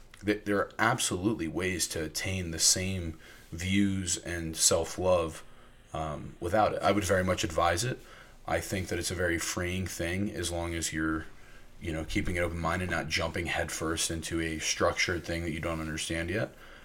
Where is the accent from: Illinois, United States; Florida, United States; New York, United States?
Florida, United States; I came from Florida. I thought people knew how to drive.